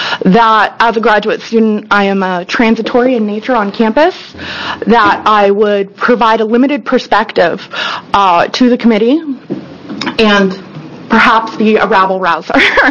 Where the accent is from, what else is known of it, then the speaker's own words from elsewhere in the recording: Philomath, Oregon, United States; I'm from Philomath in Benton County.